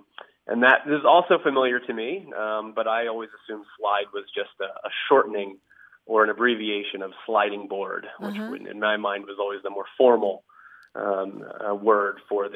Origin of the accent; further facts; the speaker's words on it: Pennsylvania, United States; now in Traverse City, United States; I was telling a story about my upbringing in southeastern Pennsylvania